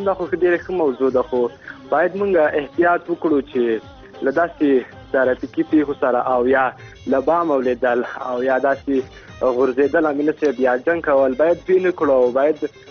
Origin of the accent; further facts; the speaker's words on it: Ghazni, Afghanistan; مونږ د هلمند نه یو، مونږ د غزنی یو